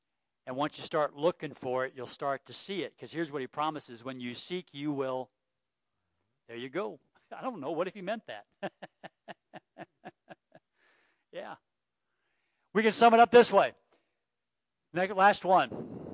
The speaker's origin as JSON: {"language": "English", "region": "Texas", "country": "United States", "said": "I mean, I'm from Texas, and that doesn't sound smart."}